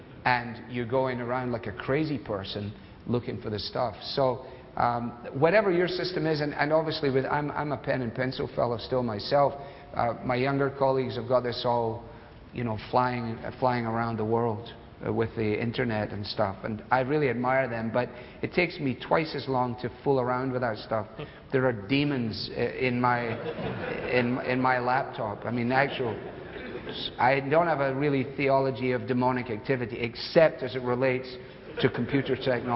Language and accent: English; Glasgow, Scotland, United Kingdom; I'm a city boy. I was brought up in Glasgow. I was brought up in a large city. And I love cities.